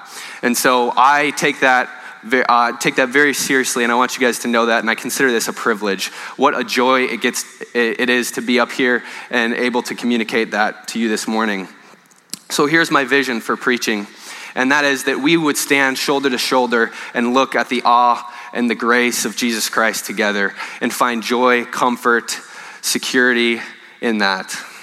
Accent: Minneapolis, Minnesota, United States; also born or lived in Chicago; now in Columbus, United States; I'm from Minneapolis originally. I went to school in Chicago at Wheaton College. And we are just so thrilled to be here in Hilliard, be here in Columbus.

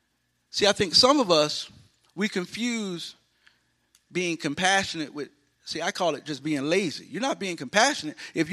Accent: Baldwin, Florida, United States; I grew up in Baldwin, so this is home. When I'm passing all the cows and all the farmland, I'm like, oh, yeah, I know what this is.

